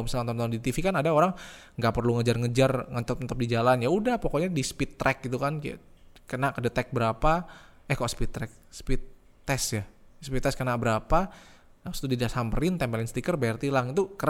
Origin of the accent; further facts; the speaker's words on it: Bekasi, West Java, Indonesia; gue dari Bekasi suka lewat Kalimalang ya